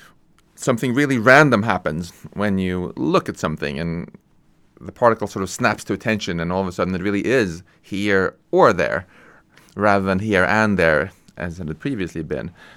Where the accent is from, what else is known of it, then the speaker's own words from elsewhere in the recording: Stockholm, Stockholm County, Sweden; So now all your particles are either in my hometown of Stockholm or they're not.